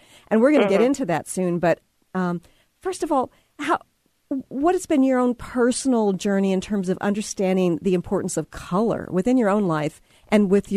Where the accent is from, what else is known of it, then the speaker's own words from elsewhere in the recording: Texas, United States; now in Seattle, United States; Living in the Seattle area, I'm originally from Texas. And so I was, you know, born and I was raised in an environment where there was lots of sunlight.